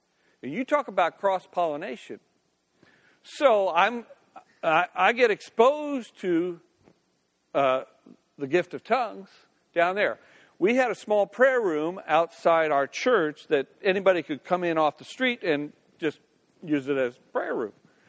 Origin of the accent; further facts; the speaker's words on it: Decatur, Illinois, United States; I grew up in Decatur, Illinois, where you really listened a lot to Lutherans and Catholics about things, and I'm Presbyterian